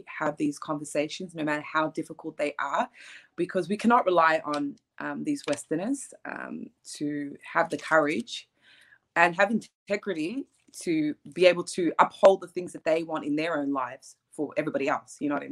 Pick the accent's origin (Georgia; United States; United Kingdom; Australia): Australia; I was born and bred in Australia.